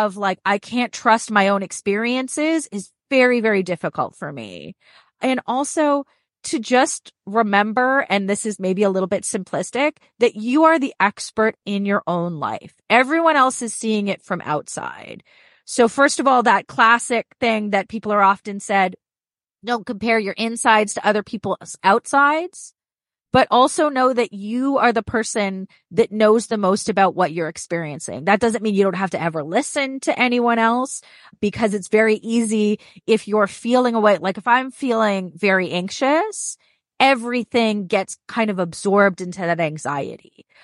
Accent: Toronto, Ontario, Canada; I'm from Toronto, Canada.

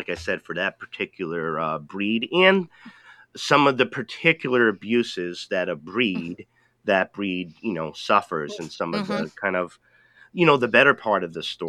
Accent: Rhode Island, United States; I grew up in Rhode Island

